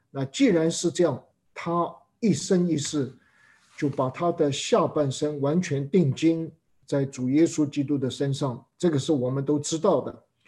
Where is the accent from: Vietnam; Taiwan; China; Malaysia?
China; 我们中国人懂得“精诚所至，金石为开”这样的一个道理。